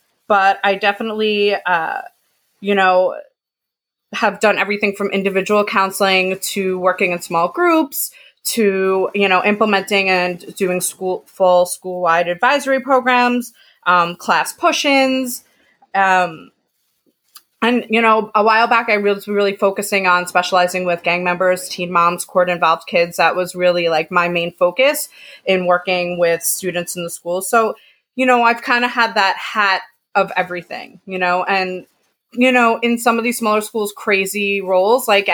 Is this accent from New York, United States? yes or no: yes; Brooklyn, New York, United States; So a little bit about me. I'm from Brooklyn, and I've worked in so many different schools